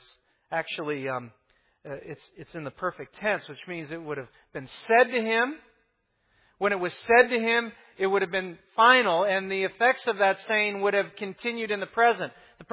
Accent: Chicago, Illinois, United States; I'm from Chicago. So Chicago runs by the mantra.

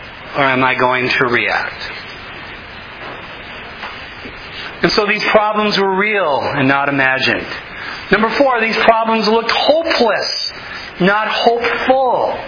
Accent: Aurora, Minnesota, United States; since when I grew up in Aurora, I attended Aurora Hoyt Lakes High School, which is now called Mesabi East.

